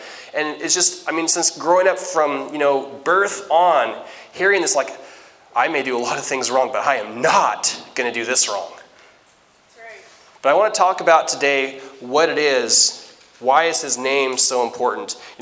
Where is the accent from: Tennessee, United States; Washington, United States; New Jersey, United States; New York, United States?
Washington, United States; Nacell; growing up, so I grew up in Nacell, Washington, and just like Mossy Rock, you can say a name of a person